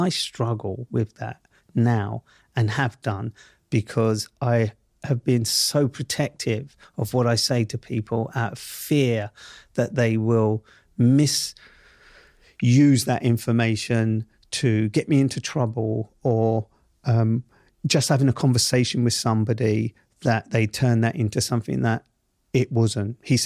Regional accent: London, United Kingdom; accent: Southeast London; Not only did I have my Southeast London accent, but I also had the prison slang that came with that Southeast London accent

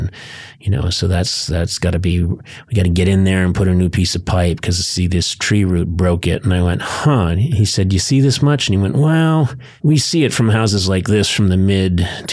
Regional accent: Boston, Massachusetts, United States; This reminds me of housing in Los Angeles because I grew up in the Boston area. And houses are old.

